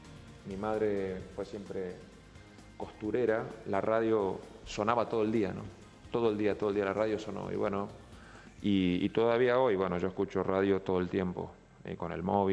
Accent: Leones, Córdoba, Argentina; moved away; siempre fuimos a mi pueblo, a Leones. Durante 15 años, bueno, podríamos habernos quedado en Ibiza, en San Sebastián. Y siempre fuimos a mi pueblo. Bueno, puede ser porque es el lugar donde me fui muy joven

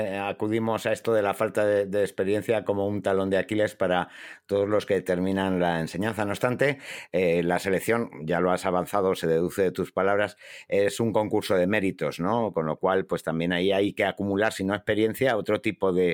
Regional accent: Spain; somos aventureros los españoles y particularmente los profes

